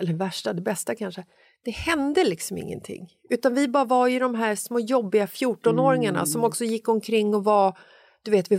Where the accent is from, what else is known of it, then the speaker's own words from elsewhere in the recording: Stockholm County, Sweden; det var ju skräckens skräck söder om Stockholm, där jag är uppvuxen.